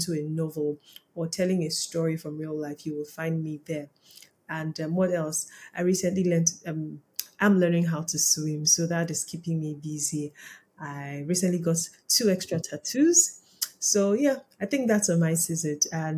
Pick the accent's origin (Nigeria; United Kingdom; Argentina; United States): Nigeria; as well as life living in Nigeria as a Nigerian.